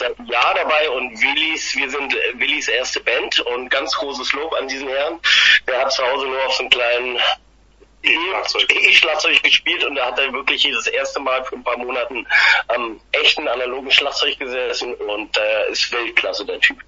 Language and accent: German; Ratzeburg, Schleswig-Holstein, Germany; Ja, ich komme von dir aus ganz aus dem Süden, Ratzeburg, eine wunderschöne kleine Stadt, aber zwischen Hamburg und Lübeck ist eher das südliche Schleswig-Holstein.